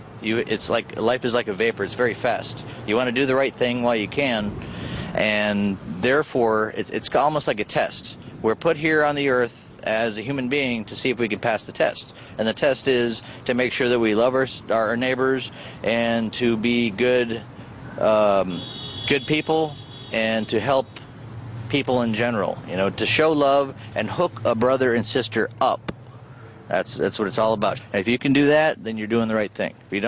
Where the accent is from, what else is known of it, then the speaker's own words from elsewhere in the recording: United States; born there; I was born here in the United States back in 1973.